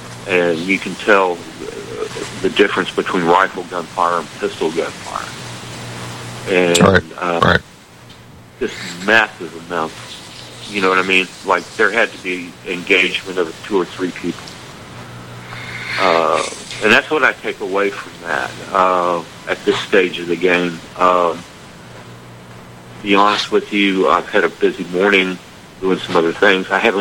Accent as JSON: {"language": "English", "town": "Dallas", "region": "Texas", "country": "United States", "tie": "born or raised there", "said": "I grew up in Dallas."}